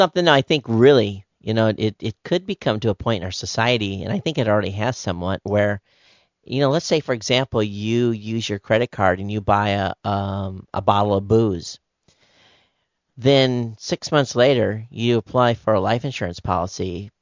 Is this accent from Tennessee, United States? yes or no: no; Michigan, United States; I guess he's originally from my state that I grew up in Michigan.